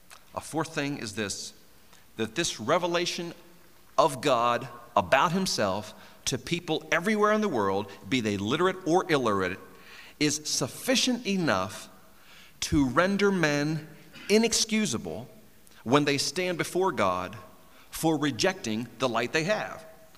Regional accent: Maryland, United States; I grew up in Maryland, and in Maryland we eat a lot of crabs.

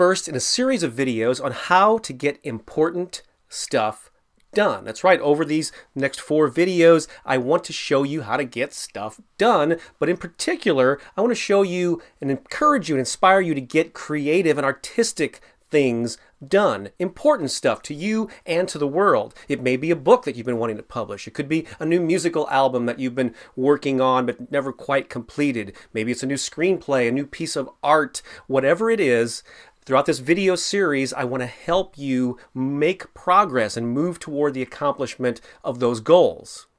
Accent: St. Louis, Missouri, United States; I submitted to 2 gallery art shows in recent months in my hometown of St. Louis

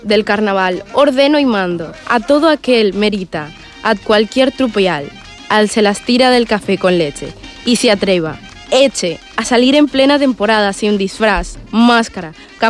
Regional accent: Cali, Valle del Cauca, Colombia; Yo soy de Cali, Colombia, soy de Valle del Cauca. Mi ciudad natal es preciosa, sobre todo la gente que vive en esos lugares

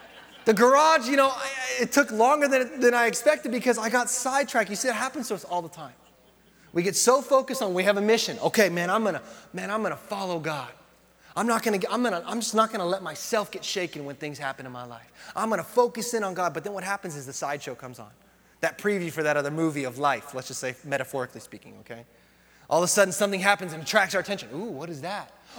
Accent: United States; born there; Because I was born in America.

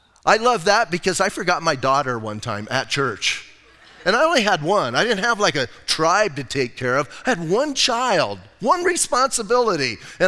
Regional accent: Bisbee, Arizona, United States; I'm from Bisbee, Arizona.

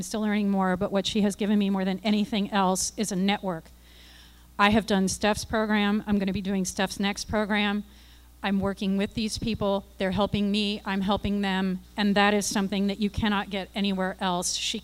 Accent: North Carolina, United States; I'm from North Carolina

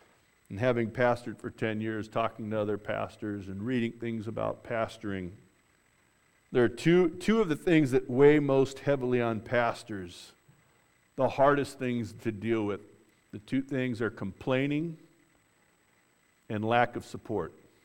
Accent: Glendora, California, United States; I grew up in Glendora, California, where the Donut Man is.

